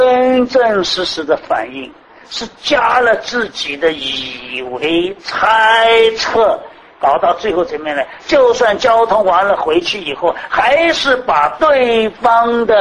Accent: China; 我是中国人，你是什么人的

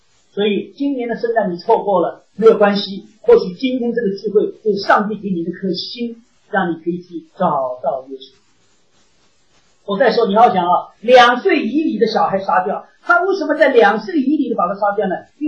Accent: China; 我们中国人有一种寻求上帝的智慧

